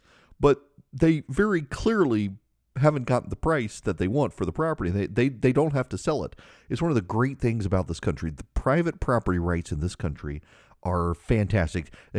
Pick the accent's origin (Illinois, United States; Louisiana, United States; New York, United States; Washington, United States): Louisiana, United States; Even in my home state of Louisiana, I've seen situations like this where people don't want to sell